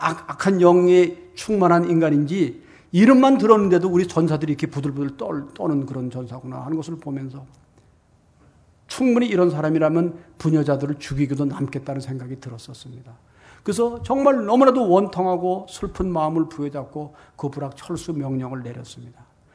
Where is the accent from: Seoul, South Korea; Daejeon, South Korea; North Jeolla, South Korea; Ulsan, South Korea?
Seoul, South Korea; 제가 어린 시절에 저희 동네 앞에 저기 전 서울에서 태어났습니다.